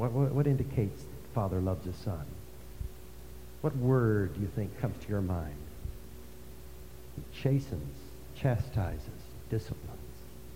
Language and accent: English; New York City, New York, United States; But I was raised in New York City.